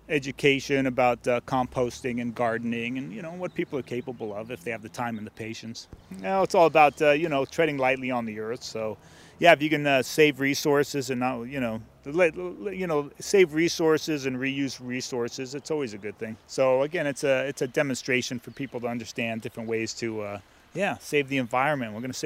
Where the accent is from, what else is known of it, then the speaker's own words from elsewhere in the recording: San Francisco, California, United States; I grew up in San Francisco, and the weather, of course, you know, it's foggy and overcast often.